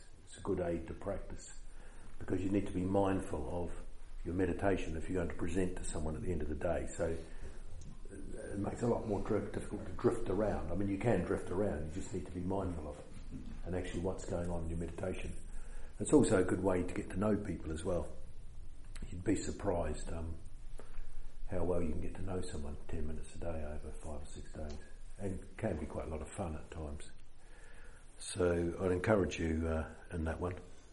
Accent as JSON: {"language": "English", "country": "New Zealand", "first_language": "New Zealand English", "said": "if English is not your native language, and it's not mine because I speak New Zealand, that's my native language."}